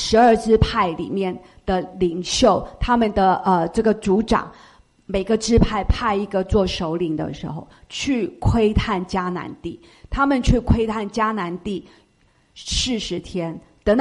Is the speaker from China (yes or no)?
no; California, United States; 你知道，我来自加州，加州除了冬天以外，就是Golden State